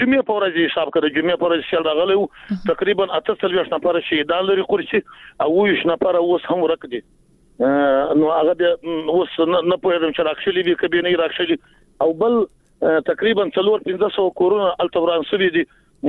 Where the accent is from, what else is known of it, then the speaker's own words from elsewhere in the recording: Jowzjan, Afghanistan; موږ خو د جوزجان د ولایت یو، دلته هم سیلونه راغلي دي